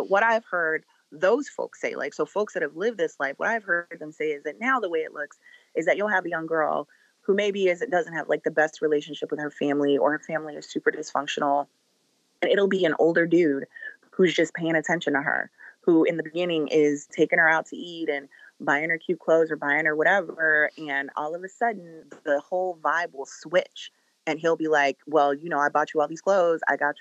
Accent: Chicago, Illinois, United States; I'm somebody who is a second generation South Sider and spent a lot of my time as a teenager growing up in the South Suburbs.

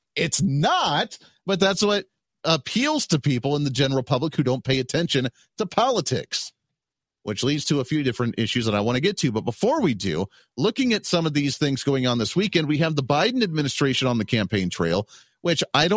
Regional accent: Kansas, United States; I'm from Kansas. That's where my flagship is here at the Hoosier Media Studios in Wichita, Kansas

